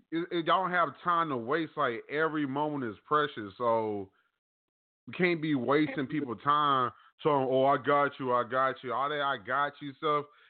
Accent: Trenton, New Jersey, United States; moved away; Now, although I'm doing the show from Texas, I'm originally from Trenton, so I know all about Jersey.

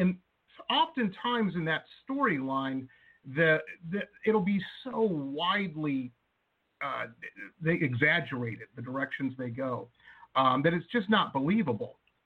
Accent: Detroit, Michigan, United States; I grew up in Metro Detroit, and I had a lot of friends.

